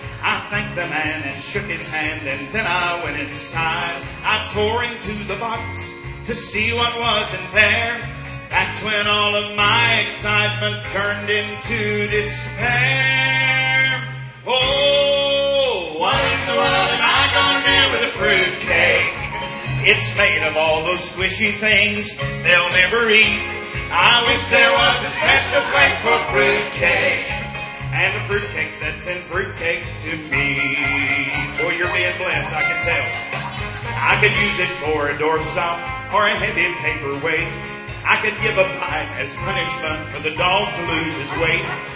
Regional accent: Hayes, North Carolina, United States; We're from Hayes, North Carolina. That's a suburb of Trap Hill. It says Hayes on both sides of the sign. So we live in a little small town.

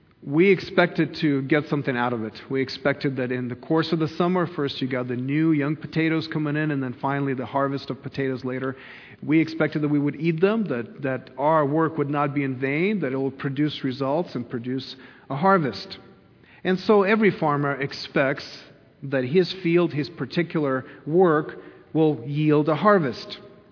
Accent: Kyiv, Ukraine; when I grew up in Kyiv in the city

